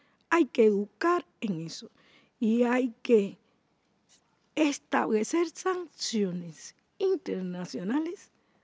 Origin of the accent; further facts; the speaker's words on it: Cuba; como caribeña, como isleña, como cubana, como mujer, el tema de las migraciones, la movilidad internacional y el tráfico de personas atraviesa mi pueblo